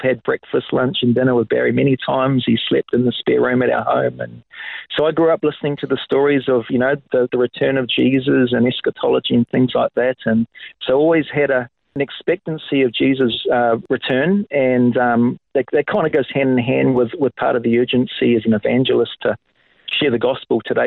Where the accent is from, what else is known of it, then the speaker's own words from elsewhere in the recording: Whakatane, Bay of Plenty, New Zealand; born there; also born or lived in Australia; I'm actually a Kiwi, born in New Zealand in a town called Whakatane, 1972, so I'm 52. I lived in Australia for 10 years, but New Zealand's my home, Pastor Matt, and I'm currently here, but I minister in Australia a lot.